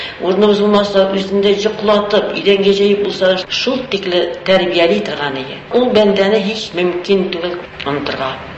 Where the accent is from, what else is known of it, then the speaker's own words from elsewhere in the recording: Sterlitamak, Bashkortostan, Russia; Әйтәм, мин Стерлиннән Өфүгә килдем. Өфүнән шунда Мәскәүгә килдем мин әйтәм.